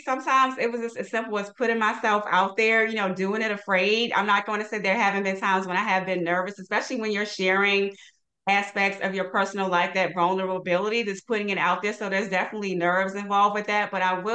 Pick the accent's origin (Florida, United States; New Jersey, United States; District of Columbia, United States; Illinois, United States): District of Columbia, United States; Washington; And I am representing my hometown of Washington, D.C. as Miss Northwest Washington, D.C.